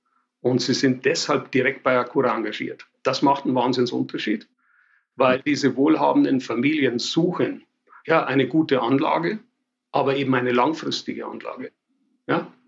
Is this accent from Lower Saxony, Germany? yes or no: no; Bavaria, Germany; accent: Bavarian; man hört es an meinem bayerischen Akzent, ich komme vom Land